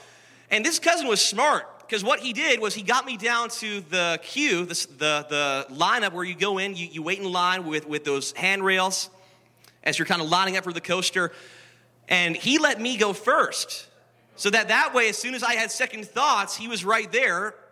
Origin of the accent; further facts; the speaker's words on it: Edmonton, Alberta, Canada; back in my hometown of Edmonton.